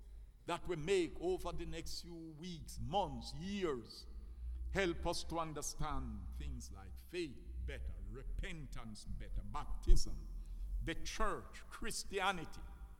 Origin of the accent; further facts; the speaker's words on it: Scott's Pass, Clarendon, Jamaica; I grew up in Scott Pass, Main Road. When you're going from here to Montego Bay, you have to pass my wonderful district.